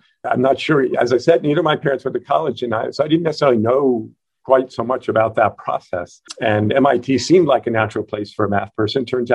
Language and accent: English; New York City, New York, United States; So I grew up in New York City, primarily in Queens